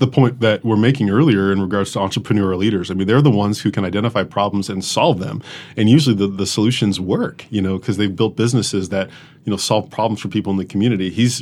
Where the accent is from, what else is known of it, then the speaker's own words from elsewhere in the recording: United States; Now, as an American, oftentimes we think